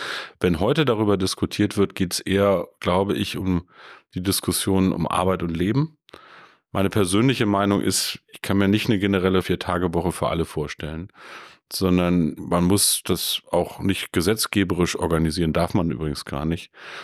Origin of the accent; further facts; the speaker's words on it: Peine, Lower Saxony, Germany; Also meistens war ich am 1. Mai in meiner Heimat in Peine